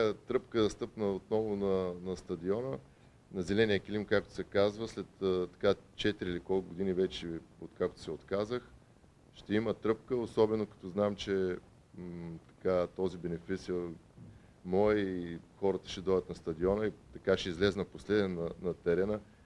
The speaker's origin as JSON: {"language": "Bulgarian", "town": "Svilengrad", "region": "Haskovo Province", "country": "Bulgaria", "tie": "born or raised there", "said": "Аз съм родом от Свиленград, че има хора дори от Свиленград."}